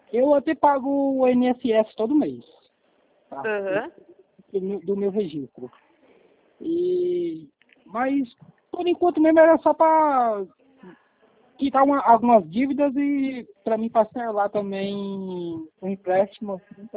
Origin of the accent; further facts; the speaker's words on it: Minas Gerais, Brazil; now in São Paulo, Brazil; sou de Minas.